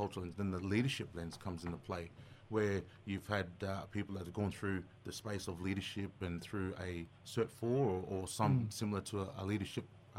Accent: Babinda, Queensland, Australia; So that's our home country there, born and raised in Babinda, and got connections to Darumbal country and Central Coast Queensland there

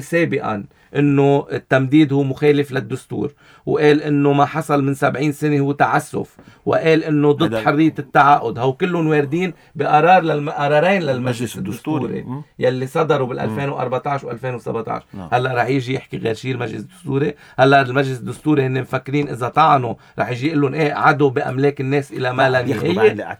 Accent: Lebanon; انا مواطن لبناني

